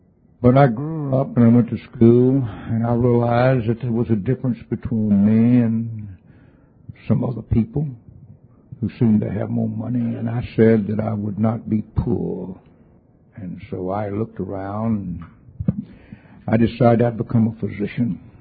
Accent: Alabama, United States; I was raised in Alabama.

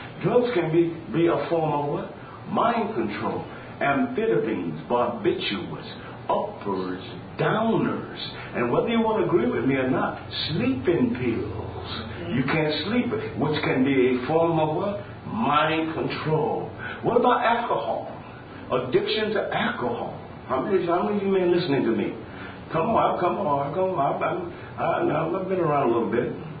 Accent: Jacksonville, Florida, United States; My wife and I, we are from Jacksonville, Florida, and this is a church down.

